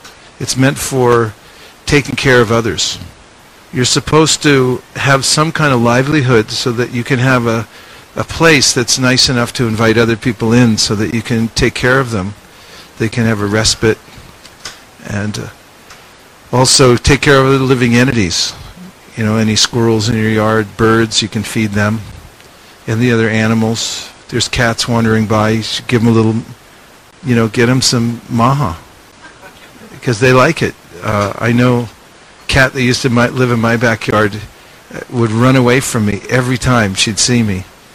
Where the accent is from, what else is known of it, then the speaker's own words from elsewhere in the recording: California, United States; I grew up in the Bay Area, but I have no idea where I am right now.